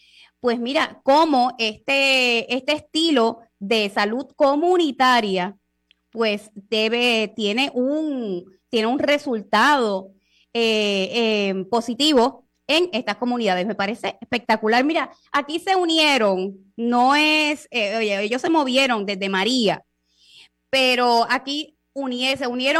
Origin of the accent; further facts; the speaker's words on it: Puerto Rico; como somos los boricuas